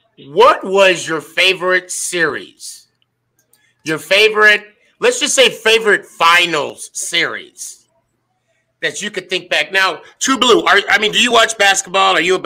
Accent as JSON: {"language": "English", "region": "Arizona", "country": "United States", "said": "like I said, I'm from Arizona."}